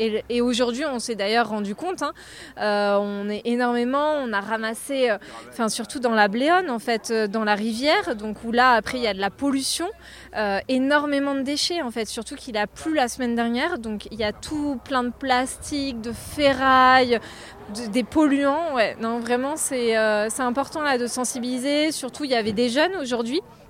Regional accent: Brittany, France; now in Digne-les-Bains, France; Je viens de Bretagne.

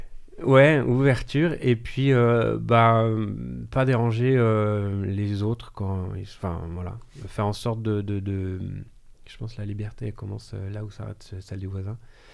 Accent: Blois, Centre-Val de Loire, France; J'ai grandi à Blois, c'est une ville entre Orléans et Tours en région centre.

